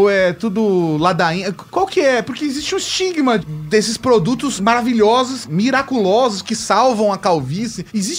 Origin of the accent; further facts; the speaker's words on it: Brazil; como um bom brasileiro